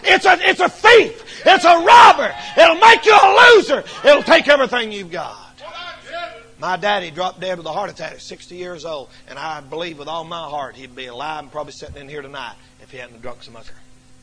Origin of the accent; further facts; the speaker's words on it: North Carolina, United States; I'm a redneck from the South, and I'm Southern, and I'm from North Carolina, and all of that.